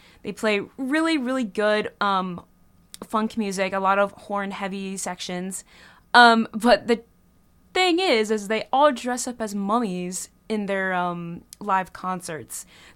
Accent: Connecticut, United States; I was at this music venue back in my hometown in Connecticut

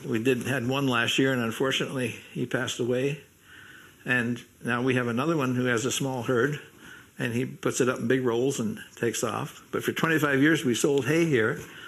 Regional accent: Vermont, United States; But I also was not a typical farmer because I was brought up in the North Hill House, which was an inn.

